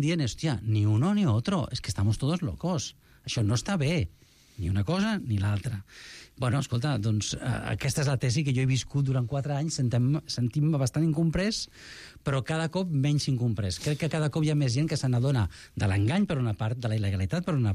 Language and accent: Catalan; Barcelona, Catalonia, Spain; I la meva mare va venir de Granada al barri del costat, que és la Trinitat Nova. Per tant, jo sóc d'aquí, jo sóc català, jo sóc espanyol